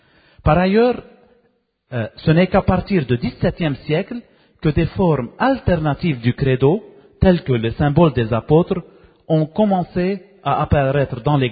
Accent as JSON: {"language": "French", "country": "Lebanon", "second_language": "French", "said": "je suis Libanais, Maronite"}